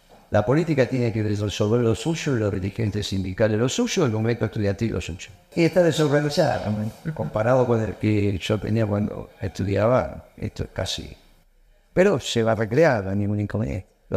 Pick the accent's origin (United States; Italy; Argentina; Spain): Argentina; esas son cosas que nosotros tratamos de anunciarle al Papa porque somos argentinos